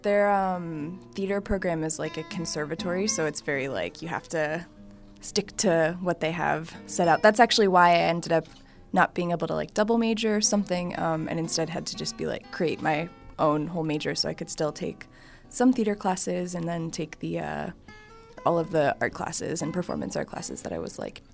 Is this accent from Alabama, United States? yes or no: no; Pittsburgh, Pennsylvania, United States; Yeah, I'm actually from Pittsburgh. I grew up in the South Hills, and then I stayed here for school. And now I live in Lawrenceville, and I'm happy to be here.